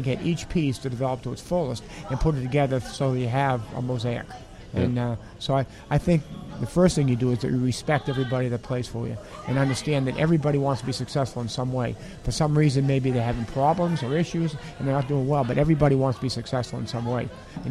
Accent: Marblehead, Massachusetts, United States; we came from Marblehead, Massachusetts, which is a lot different than Madison, Maine

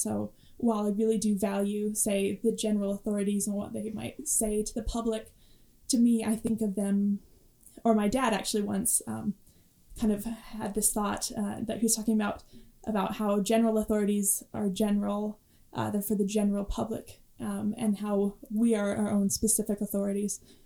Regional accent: Hawaii, United States; now in Utah, United States; So I'm from Hawaii originally and I grew up there. I have 2 elder sisters. They both attended BYU. So I ended up coming over to Utah, to Provo area, to go to BYU.

